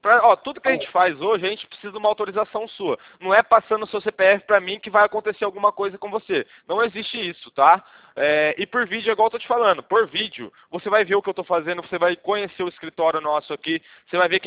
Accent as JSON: {"language": "Portuguese", "town": "Campinas", "region": "São Paulo", "country": "Brazil", "said": "Eu sou aqui de Campinas."}